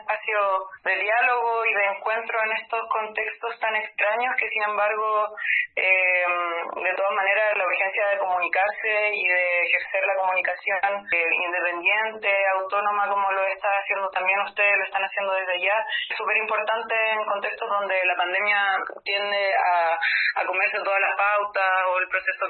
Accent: Santiago, Santiago Metropolitan Region, Chile; Yo en particular fui nacida y criada en Santiago y he retornado al territorio ancestral e histórico. Tengo una ascendencia mapuche

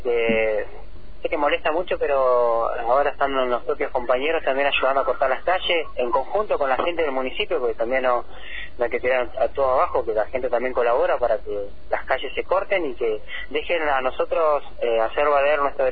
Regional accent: Argentina; es parte de nuestros derechos como argentinos

